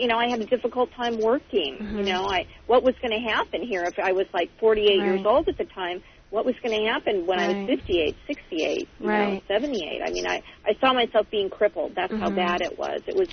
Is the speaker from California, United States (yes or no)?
yes; Glendale, California, United States; Well, I'm in outside sales, and I'm from Glendale, California.